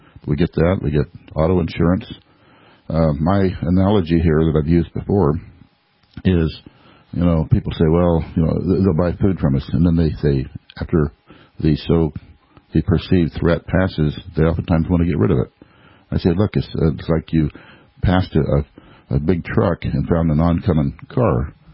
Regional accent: California, United States; I came from California.

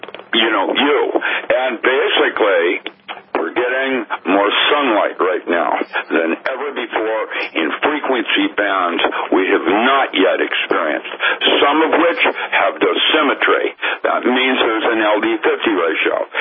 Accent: England, United Kingdom; but then that's because I'm English also.

